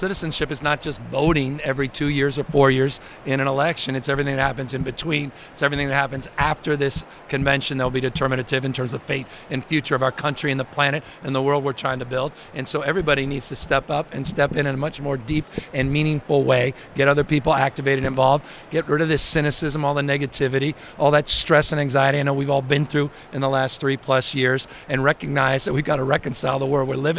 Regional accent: Oakland, California, United States; And Marshawn met a guy I grew up with in Oakland walking through the yard.

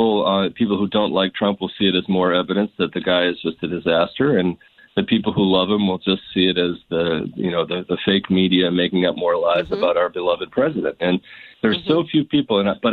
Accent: Maine, United States; And I grew up in Maine.

